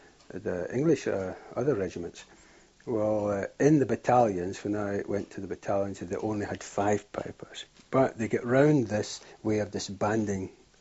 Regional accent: Regina, Saskatchewan, Canada; born there; I was born in Canada, the city of Regina, Saskatchewan.

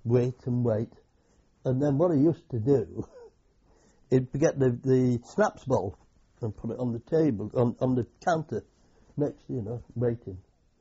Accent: England, United Kingdom; being English

